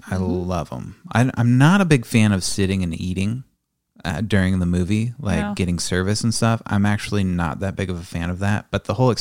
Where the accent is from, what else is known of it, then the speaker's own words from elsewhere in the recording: Seattle, Washington, United States; No, we wanted to definitely avoid telling them we were from Seattle.